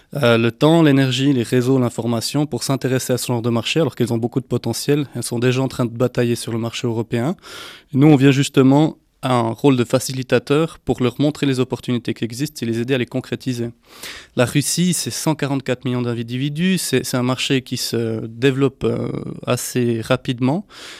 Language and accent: French; Neuchâtel, Switzerland; Moi, je suis un enfant du pays de Neuchâtel, hein, donc ça ne s'entend pas des masses à l'accent. Je ne suis pas Gilbert Facchinetti, mais enfin, j'ai grandi toute ma vie ici.